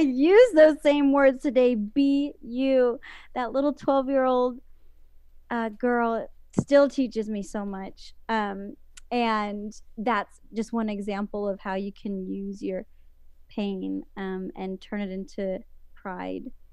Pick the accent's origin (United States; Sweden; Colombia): United States; And I was Mexican, you know, I'm Mexican American, and I just felt out of place.